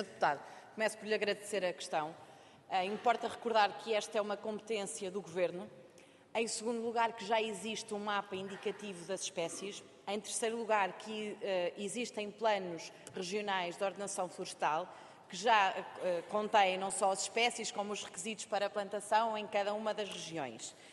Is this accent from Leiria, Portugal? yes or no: yes; Marinha Grande, Leiria, Portugal; eu sou do distrito de Leiria